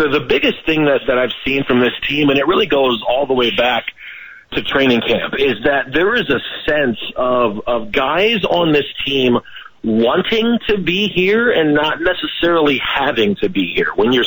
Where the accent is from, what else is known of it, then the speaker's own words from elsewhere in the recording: Detroit, Michigan, United States; now in Seattle, United States; I'm from Detroit originally, and usually around this time, we're growing up, we're getting our first snow. So this actually reminds me a little bit of home.